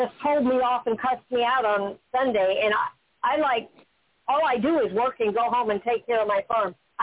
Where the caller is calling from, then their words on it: Florida, United States; I'm calling from Florida.